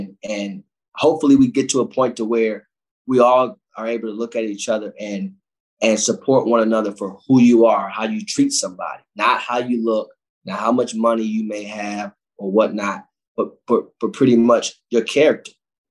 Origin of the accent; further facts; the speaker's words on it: Cleveland, Ohio, United States; But when you come from those places, inner city Cleveland, like I come from the Glenville community, you wake up with a pain.